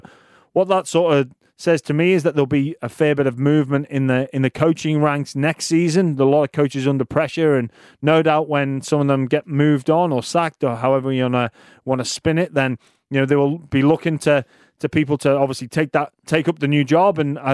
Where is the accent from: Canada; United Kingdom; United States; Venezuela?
United Kingdom; which you know, was a bit disappointing being a British fella and obviously wanting to see Joshua and Fury go head to head in the coming months